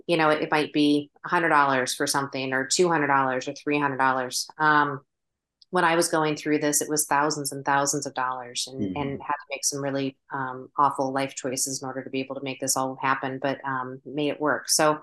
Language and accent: English; United States; also born or lived in United Kingdom / Singapore; I grew up in the States, was lucky enough to do a study abroad in the UK